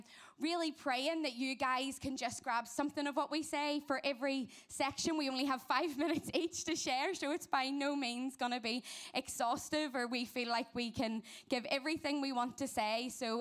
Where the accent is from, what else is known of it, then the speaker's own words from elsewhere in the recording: Ireland; Lovely to see you. You'll know by my accent. I'm with the crew from Ireland this week.